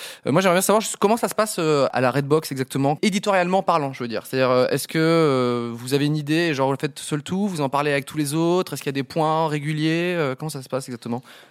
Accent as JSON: {"language": "French", "country": "Romania", "second_language": "French"}